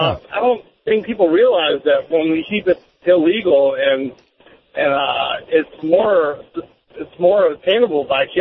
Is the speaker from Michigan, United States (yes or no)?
yes; Detroit, Michigan, United States; I'm from Detroit.